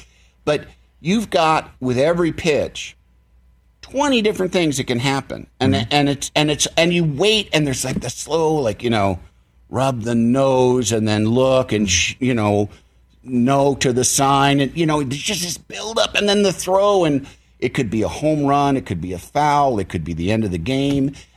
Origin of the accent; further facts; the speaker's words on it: Illinois, United States; from Illinois.